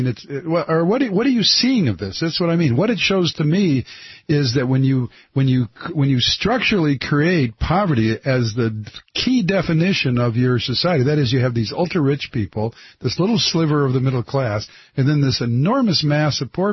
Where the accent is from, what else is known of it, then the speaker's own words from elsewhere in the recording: Detroit, Michigan, United States; I was born and raised in Detroit as well. Born and raised hell in the Motor City, as I usually say.